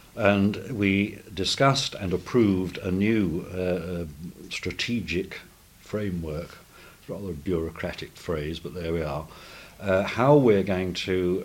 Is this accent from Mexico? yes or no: no; Southwark, London, United Kingdom; particularly as I'm from Southwark